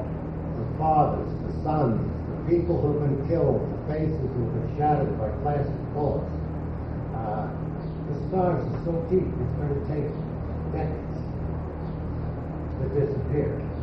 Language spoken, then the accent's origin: English; Brooklyn, New York, United States; Well, I'm a kid from Brooklyn. I grew up in Brooklyn, and we're kind of outrageous people there.